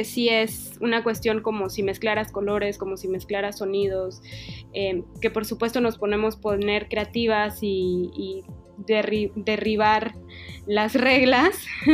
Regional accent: Mérida, Yucatán, Mexico; mi equipo hasta ahorita somos todas de Mérida

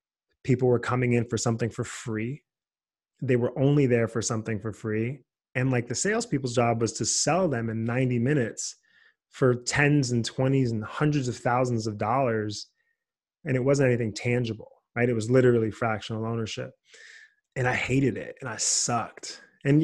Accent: Los Angeles, California, United States; I was the kid, 15 years old, growing up in Los Angeles.

